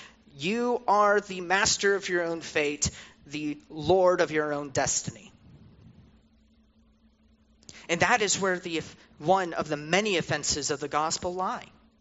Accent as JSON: {"language": "English", "town": "Las Vegas", "region": "Nevada", "country": "United States", "said": "but I come from the Southwest, as was mentioned. I'm from the Las Vegas area, spent most of my life in that area."}